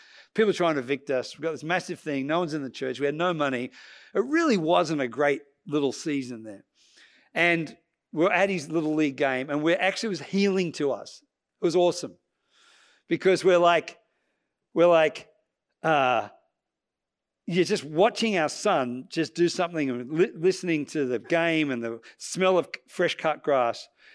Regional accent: Australia; I said, look, I'm Australian, I'm a Christian, I'm a pastor, I need an auditorium, do you have one?

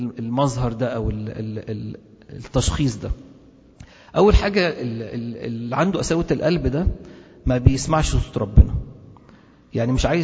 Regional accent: Egypt; واحنا كمصريين عندنا عاده كده

